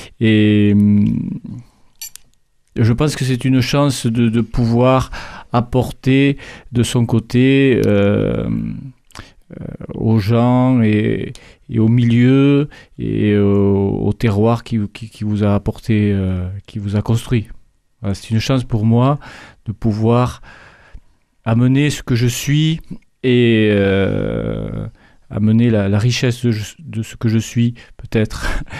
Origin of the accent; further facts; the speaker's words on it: Revel, Occitanie, France; je suis de Revel. Je suis même natif de Revel. Et c'est une ville où je suis revenu pratiquer la médecine pendant une quinzaine d'années. Et actuellement, je suis habitant à Revel